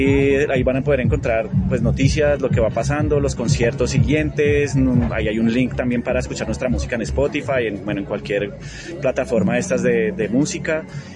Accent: Bogotá, Colombia; músico colombiano, bogotano, ya llevo harto tiempo en la música, realmente.

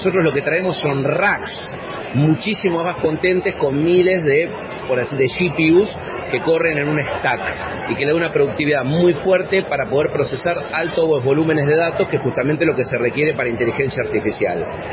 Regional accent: Argentina; Mira, y acá te puedo hablar como buen argentino también, ¿no?

